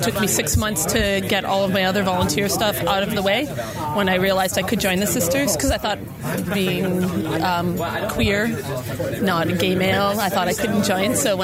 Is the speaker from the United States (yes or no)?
no; Vancouver, British Columbia, Canada; I'm from Vancouver, Canada.